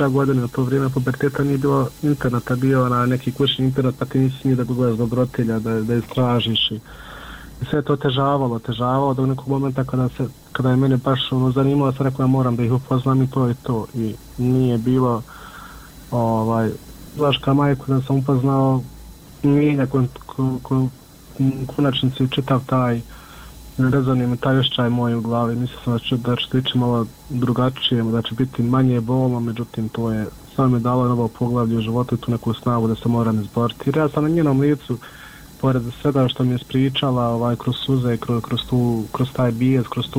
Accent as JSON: {"language": "Bosnian", "town": "Miljevina", "region": "Republika Srpska", "country": "Bosnia & Herzegovina", "said": "mi smo svi gore iz Miljevine"}